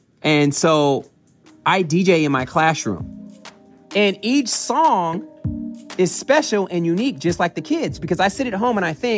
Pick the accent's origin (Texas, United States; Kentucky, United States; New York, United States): Texas, United States; Dallas; I'm from Dallas, Texas. I teach in Dallas ISD.